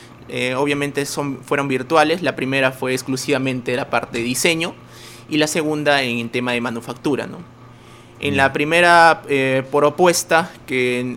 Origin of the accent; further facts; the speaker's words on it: Tacna, Peru; also born or lived in Lima; Me crié acá en Tacna. Casi toda mi, bueno, en realidad toda mi primaria y secundaria estudié acá. Y bueno, y luego pues viajé posteriormente a Lima a seguir mis estudios superiores.